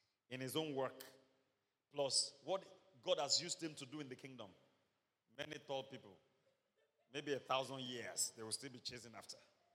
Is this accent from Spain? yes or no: no; Ibadan, Oyo, Nigeria; Me, I'm a Mokola boy. I grew up in Mokola. We used to envy the Bodija boys.